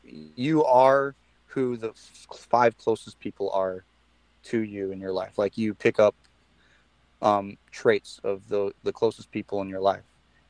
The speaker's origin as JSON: {"language": "English", "region": "Florida", "country": "United States", "lives_now": "Nashville, United States", "said": "Well, you know, I'm from Florida."}